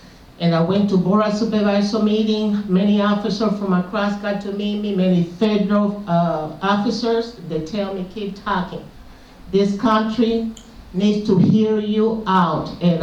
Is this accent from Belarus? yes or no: no; Cuba; English is a second language; now in United States; English is my second language. Bear with me. I was brought to this country by the U.S. government from Cuba, 1969.